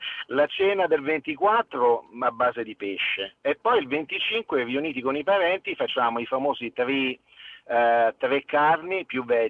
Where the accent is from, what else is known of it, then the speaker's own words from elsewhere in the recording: Rome, Lazio, Italy; io sono di Roma